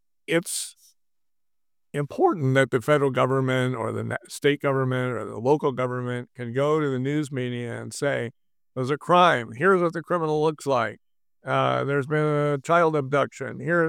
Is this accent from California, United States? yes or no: yes; California, United States; Speaking as a Californian here, indeed a Southern Californian